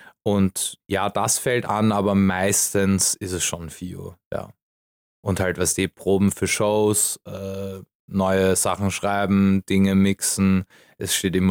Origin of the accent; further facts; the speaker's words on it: Baden, Lower Austria, Austria; now in Vienna, Austria; ich lebe dieses Landleben, ich liebe es. Also ich komme aus Baden, Kleinstadt.